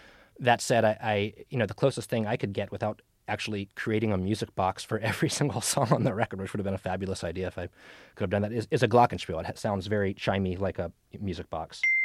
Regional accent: Virginia Beach, Virginia, United States; But that was the one that I heard a lot growing up in Virginia Beach, at least.

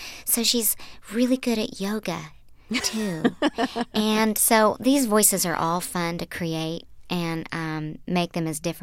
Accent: Bible Belt, United States; growing up in the Bible Belt as I did, I was not abnormal. In fact, if you didn't believe in God, you were abnormal. So when I moved to New York

